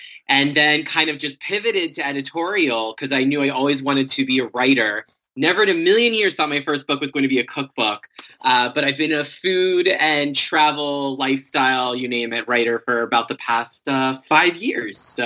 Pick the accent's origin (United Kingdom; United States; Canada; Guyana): United States; Florida; No, I grew up in Florida.